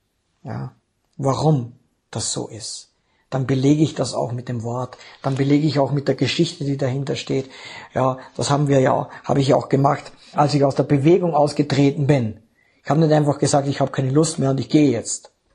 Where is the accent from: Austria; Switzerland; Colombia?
Austria; bin Warmduscher, die Couch ist mein liebstes Ding, bin Österreicher, Mamas Liebling.